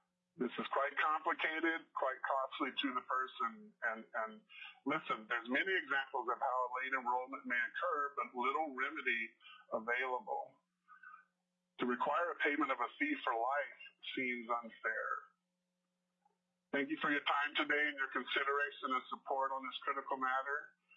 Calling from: Anchorage, Alaska, United States; I am calling from Anchorage.

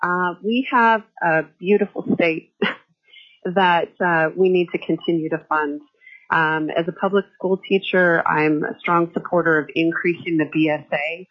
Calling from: Ketchikan, Alaska, United States; I'm calling from Ketchikan, Alaska.

